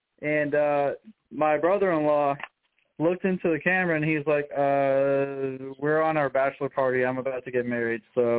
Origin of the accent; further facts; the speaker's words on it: Ireland; I'm Irish. So humor wins.